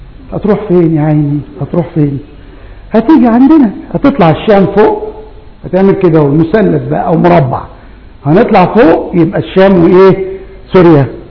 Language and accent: Arabic; Egypt; بلادنا مصر